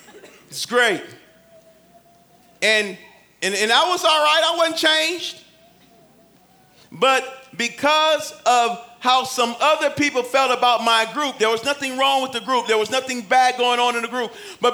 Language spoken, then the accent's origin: English; Detroit, Michigan, United States; I'm from Detroit.